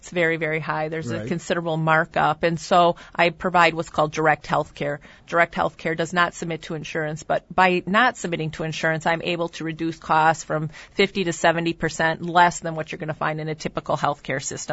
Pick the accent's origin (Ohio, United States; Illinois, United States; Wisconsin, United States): Wisconsin, United States; Appleton; born there; I was raised in the military, but I was born here in Appleton.